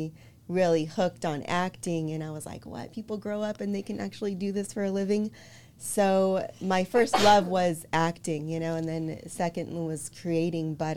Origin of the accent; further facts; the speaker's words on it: San Jose, California, United States; growing up in East San Jose is similar, I'm sure, to growing up in East LA, you know, same vibes, same type of people.